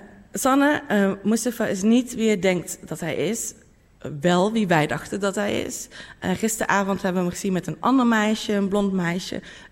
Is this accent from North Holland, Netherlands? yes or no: no; North Brabant, Netherlands; altijd als ik uitging in mijn eigen dorp waar ik vandaan kom in Brabant.